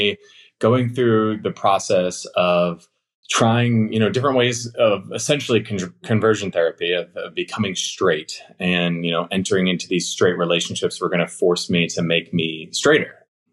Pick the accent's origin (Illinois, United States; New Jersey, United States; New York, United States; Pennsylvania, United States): Illinois, United States; Where I grew up in Illinois and being part of the sports community and the Christian community